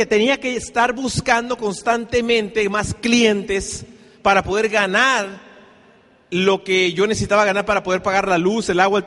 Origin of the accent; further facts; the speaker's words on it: Tijuana, Baja California, Mexico; Realmente soy de Tijuana. Mi papá es de Oaxaca. Entonces yo digo que soy oaxacaliforniano, ¿ok? Mi mamá es de Guerrero.